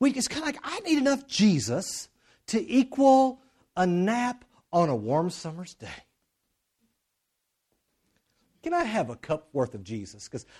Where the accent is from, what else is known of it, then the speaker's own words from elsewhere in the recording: Lubbock, Texas, United States; also born or lived in Moorpark, California; I grew up mostly in Lubbock here, but for about 4 years. We lived after my mom remarried, she and the man who's my dad now, we moved to California.